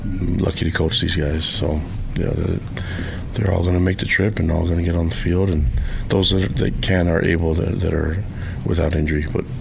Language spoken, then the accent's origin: English; Laie, Hawaii, United States; also born or lived in Tonga / Provo, Utah; But I do remember Hawaii, and I grew up in Laie and have tons of family out there. And so, went to preschool and Laie Elementary, and so I grew up there, and I have family there.